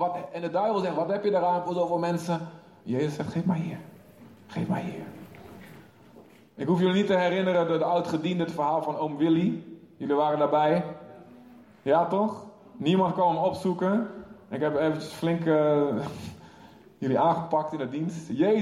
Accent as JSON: {"language": "Dutch", "town": "Lochem", "region": "Gelderland", "country": "Netherlands", "said": "ik kom uit Lochem."}